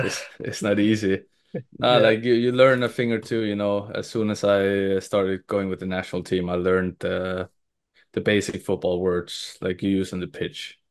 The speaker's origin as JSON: {"language": "English", "country": "Denmark", "tie": "born or raised there", "second_language": "English", "lives_now": "Estonia", "said": "when I was younger, it was also, of course, like I was from Denmark. I lived there my whole life."}